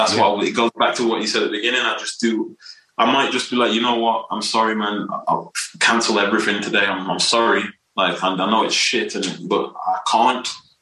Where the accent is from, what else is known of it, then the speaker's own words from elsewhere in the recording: Wolverhampton, West Midlands, United Kingdom; I just want to embrace the fact that I am from Wolverhampton. I'm an ambassador for the club, for the team, you know, like I wear it on my sleeve. I really do with the city.